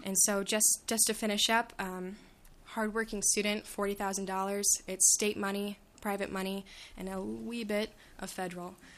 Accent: Sioux Falls, South Dakota, United States; I'm from Sioux Falls, South Dakota.

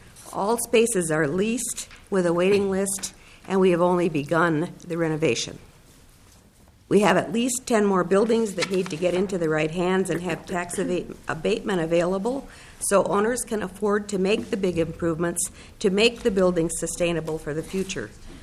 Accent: Willmar, Minnesota, United States; I'm here from Wilmer, Minnesota, that has a host of lovely buildings.

